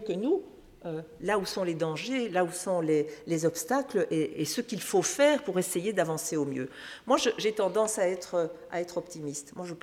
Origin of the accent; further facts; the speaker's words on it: Belgium; Et que chez nous, en Belgique, eh bien, c'est depuis l'année 2000 constitutionnellement